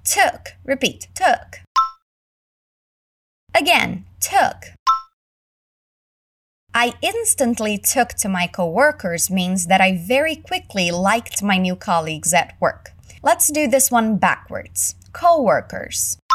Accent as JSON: {"language": "English", "country": "Canada", "accent": "Canadian", "said": "since my accent is Canadian"}